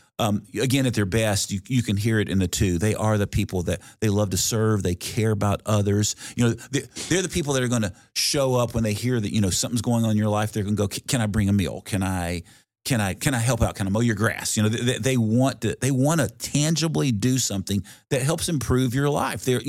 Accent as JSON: {"language": "English", "region": "the South", "country": "United States", "tie": "born or raised there", "said": "I grew up in the South. I grew up with some Southern aunts and grandma who were very much those."}